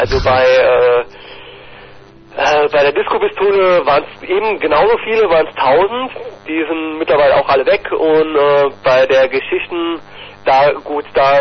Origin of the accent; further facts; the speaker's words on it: Saarland, Germany; Ja, wir kommen aus dem Saarland.